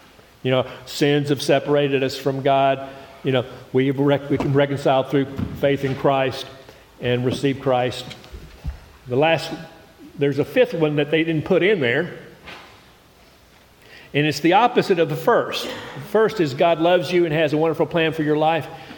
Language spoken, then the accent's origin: English; Knoxville, Tennessee, United States; Many of you all know that Knoxville's my hometown. Cedar Springs Presbyterian, which is off the Cedar Bluff in Kingston Pike, is my home church. It's the church I was raised in.